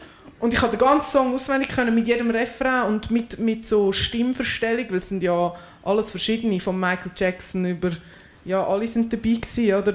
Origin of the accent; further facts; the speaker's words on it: Graubünden, Switzerland; also born or lived in Valais; now in Engelberg, Switzerland; Weil die Mami ist Baslerin, der Papi ist im Aargau aufgewachsen, geboren bin ich im Wallis, aufgewachsen bin ich hauptsächlich im Bündnerland und lebe und daheim fühle ich mich zu Engelberg.